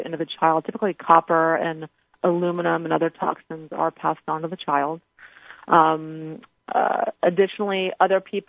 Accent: Texas, United States; I'm from Texas, so I experienced that same tropical heat.

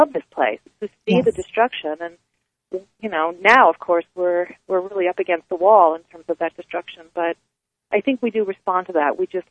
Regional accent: Pennsylvania, United States; I grew up outside of Philadelphia, and we would make journeys north to go see my grandmother in Connecticut.

